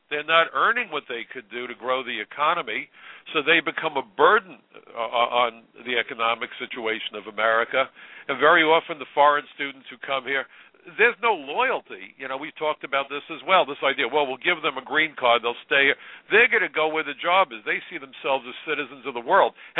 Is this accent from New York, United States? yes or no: yes; New York, United States; I'm a New Yorker. That's one of the reasons I couldn't imagine living anywhere else